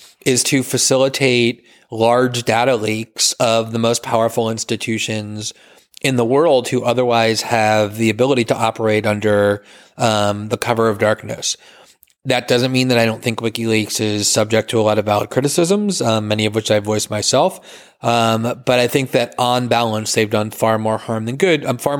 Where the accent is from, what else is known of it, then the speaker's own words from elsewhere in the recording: United States; that does apply to me and to Chomsky and lots of others is as an American, you tend to want to write about and think about and talk about the acts of your own government